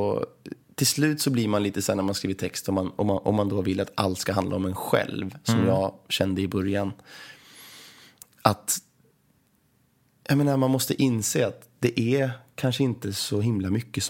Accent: Sweden; jag har mina begränsningar som svensk.

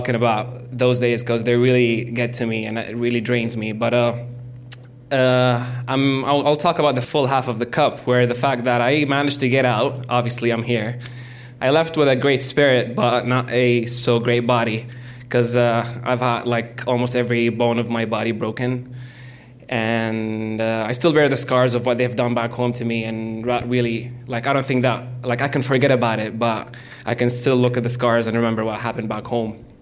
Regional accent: Syria; also born or lived in Riyadh, Saudi Arabia; we had to escape Saddam Hussein bombing Riyadh through the desert to Jeddah and then back to Syria, where we settled.

